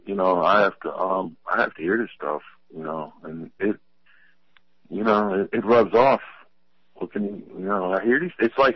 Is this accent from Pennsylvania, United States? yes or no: yes; Pennsylvania, United States; I know about Rick, man. He's from my home state.